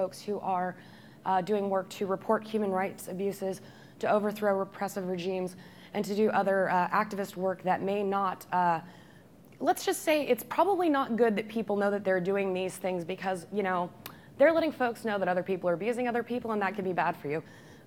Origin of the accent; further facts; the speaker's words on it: Portland, Oregon, United States; I'm just going to have to give a quick shout out to my hometown, Portland, Oregon